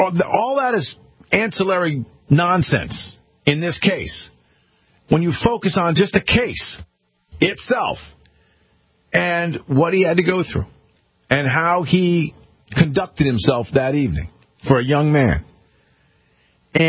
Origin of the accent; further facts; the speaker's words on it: United States; As an American, as a proud American citizen, I'm embarrassed for this country